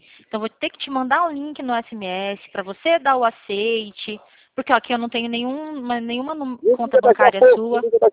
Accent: Cornélio Procópio, Paraná, Brazil; Eu sou daqui de Cornélio Procópio, do Paraná.

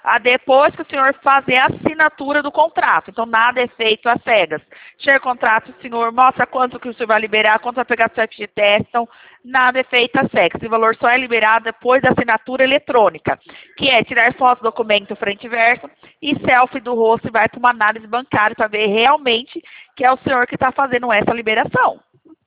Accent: São Paulo, Brazil; meu DDD é 19, sou aqui do estado de São Paulo.

